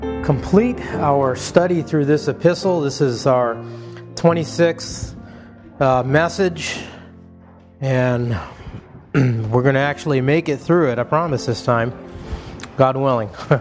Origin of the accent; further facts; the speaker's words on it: Hawaii, United States; I remember growing up in Hawaii and seeing the gods of my ancestors as they were carved out of blocks of wood.